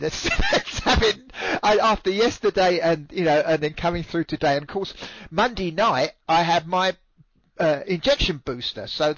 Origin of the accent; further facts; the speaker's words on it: England, United Kingdom; something I grew up watching in England called Time Team is on YouTube